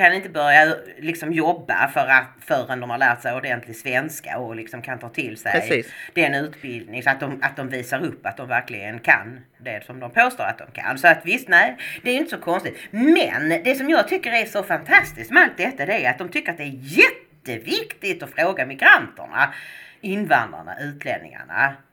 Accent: Sweden; Jag är svensk och jag känner mig inte otrygg.

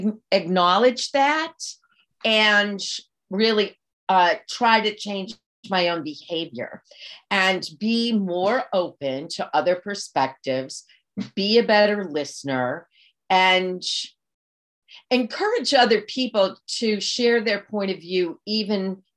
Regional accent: Illinois, United States; And Roger and I grew up in Illinois in the late 1960s.

